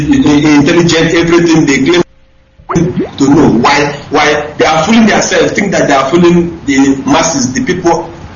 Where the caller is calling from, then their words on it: Mumbai, Maharashtra, India; I'm calling from Mumbai, India.